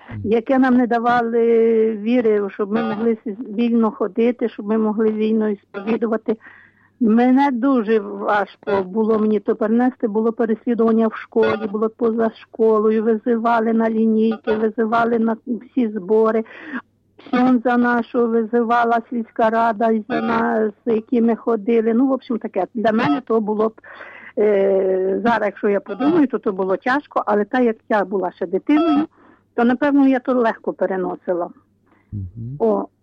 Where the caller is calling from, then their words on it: Vinnytsia Oblast, Ukraine; Слава Ісусу Христу, я з Вінниччини.